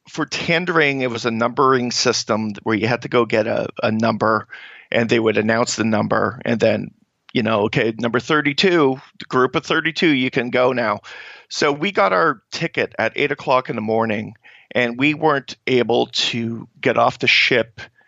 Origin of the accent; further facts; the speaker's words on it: Canada; I'm coming from Canada, so I don't know.